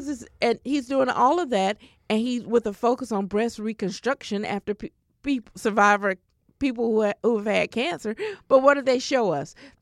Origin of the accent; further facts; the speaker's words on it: Georgia, United States; because I'm from Georgia and I'm proud. I'm sorry, Georgia. And I'm proud.